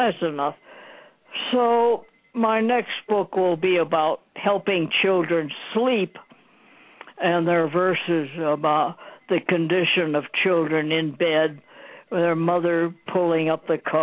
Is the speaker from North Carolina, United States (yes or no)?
no; Chicago, Illinois, United States; I was born and raised in Chicago, you know